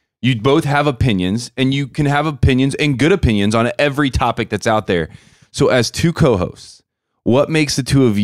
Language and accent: English; Midwest, United States; My faith is very important to me. I'm from the Midwest.